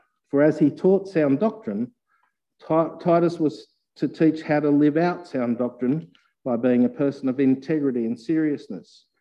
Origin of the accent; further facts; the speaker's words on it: Australia; I'm an Aussie. I speak like an Aussie.